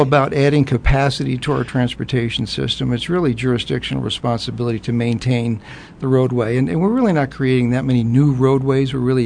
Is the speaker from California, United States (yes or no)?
no; New York, United States; also born or lived in Boston, United States; I'm from New York and Boston, and people in Boston hate rotaries.